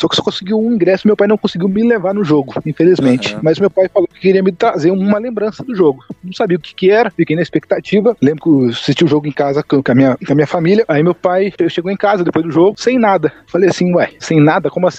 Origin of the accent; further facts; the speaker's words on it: Curitiba, Paraná, Brazil; now in Minas Gerais, Brazil; é que eu tenho 23 anos, eu moro em Minas Gerais atualmente, nascido e criado em Curitiba, mas hoje eu moro em Minas Gerais.